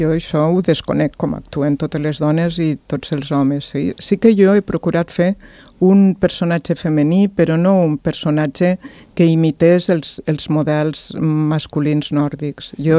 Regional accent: Lleida, Catalonia, Spain; perquè jo sóc de Lleida

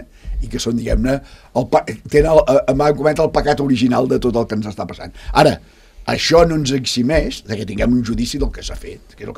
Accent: Catalonia, Spain; com a català m'afecta, tinc tot el dret a opinar

